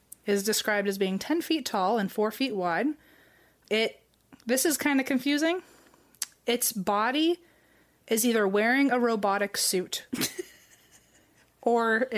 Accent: Virginia, United States; I have met a lot of people in California where when I say I'm from Virginia, they put them together.

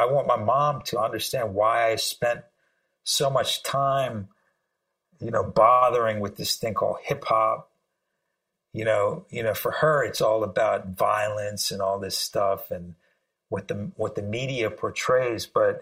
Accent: Sri Lanka; I'm originally from Sri Lanka, and I think 74% of Sri Lankans are Buddhist

